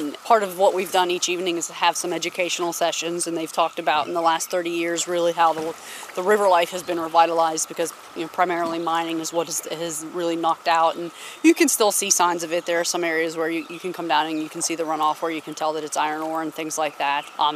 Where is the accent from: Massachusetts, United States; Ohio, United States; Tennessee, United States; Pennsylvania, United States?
Pennsylvania, United States; Pittsburgh; I am from the Pittsburgh area.